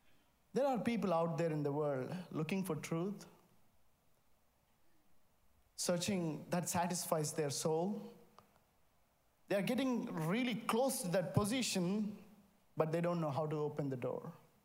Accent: India; now in United States; I'm from India, and I came to the United States for the first time in January, and that too to Kentucky.

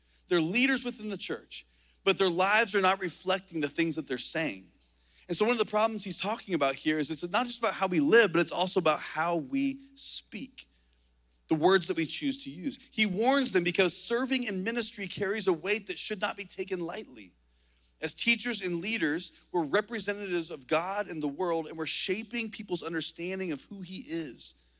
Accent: Indiana, United States; I grew up on a farm growing up in Indiana

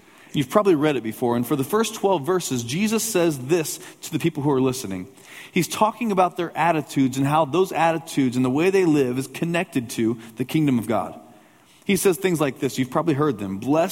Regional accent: Lafayette, Indiana, United States; In my hometown in Lafayette, Indiana, I can take you to this old home that I've known since I was a small child.

